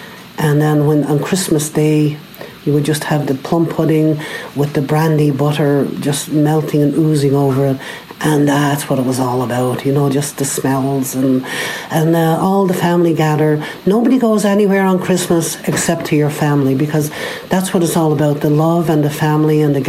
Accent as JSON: {"language": "English", "country": "Ireland", "tie": "born or raised there", "said": "I was thinking back in the days growing up in Ireland"}